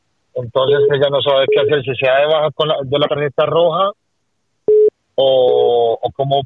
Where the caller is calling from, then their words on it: Fuenlabrada, Community of Madrid, Spain; de Fuenlabrada.